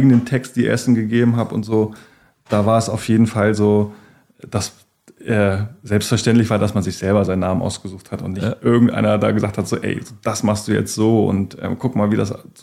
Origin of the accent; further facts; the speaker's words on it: Hamburg, Germany; also für mich als Hamburger ist es irgendwie echt so gewesen